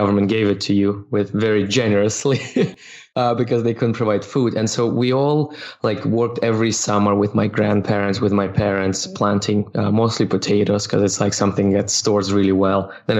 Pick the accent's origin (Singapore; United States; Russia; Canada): Russia; also born or lived in Soviet Union; So I grew up, well, born and raised in Soviet Union, and then that collapsed, grew up in Russia.